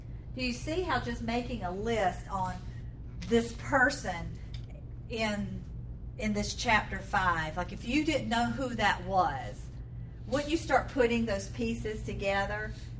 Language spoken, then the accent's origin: English; Southern US, United States; moved away as an adult; growing up in the South, I thought that the South was the only place that prejudice took place. And then I married somebody in the Navy and we moved around